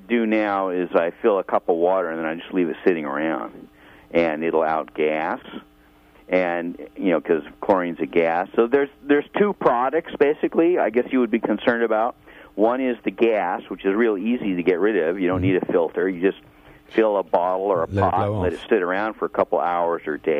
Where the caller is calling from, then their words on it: Crescent City, California, United States; Hi, I'm in Crescent City.